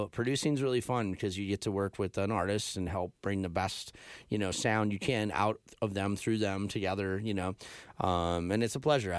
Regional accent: Northfield, Minnesota, United States; I grew up with him in Northfield, Minnesota

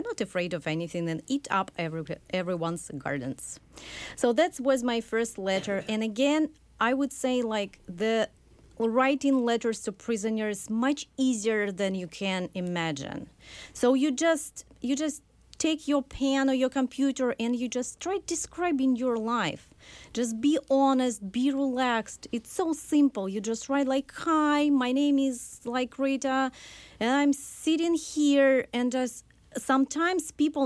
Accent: Novosibirsk, Novosibirsk Oblast, Russia; English is a second language; moved away as an adult; now in Minnesota, United States; I'm originally from Novosibirsk, it's the capital of Siberia, and now I live and work in Minnesota in the very north of the United States. I came here 3 years ago. Now it's 5 years ago already.

